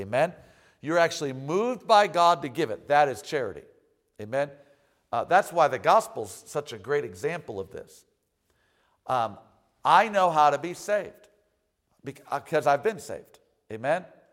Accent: United States; So that's all I got under my belt because I'm an American, amen.

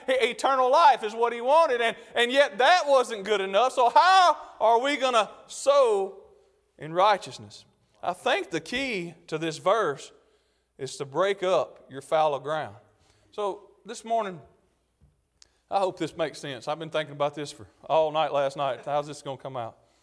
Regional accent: Mississippi, United States; now in Arkansas, United States; back where we're from in Mississippi, and that confuses everybody because we live in Arkansas, but we're from Mississippi, and we're from the edge of the Delta

